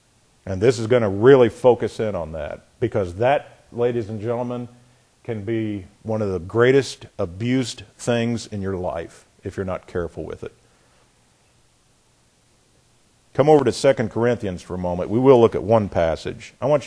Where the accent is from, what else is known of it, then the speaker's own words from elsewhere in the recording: Indiana, United States; In fact, I'm from Indiana, and the big newspaper in Indiana was the Indianapolis Star.